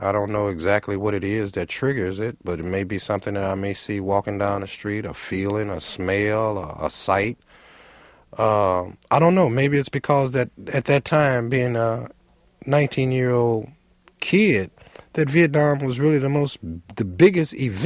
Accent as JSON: {"language": "English", "town": "East St. Louis", "region": "Illinois", "country": "United States", "said": "I'm from East St. Louis, Illinois."}